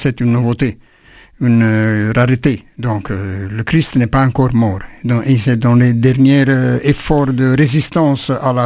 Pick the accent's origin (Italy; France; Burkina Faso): Italy; parce que la nature, chez nous, en Italie, c'est le sexe.